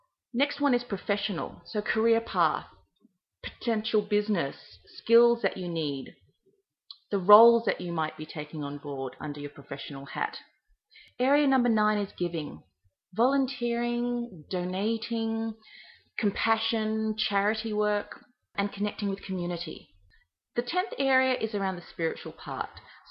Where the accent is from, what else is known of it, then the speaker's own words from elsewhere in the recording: Australia; also born or lived in Hong Kong; now in Sydney, Australia; I pretty much consider myself Australian, even though my mother is Singaporean and my father is German, and I was born in Hong Kong.